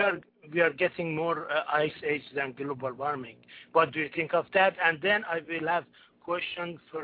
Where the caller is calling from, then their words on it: West Coast, United States; I'm calling from West Coast of USA, and we are in the snow, in almost ice age is here right now.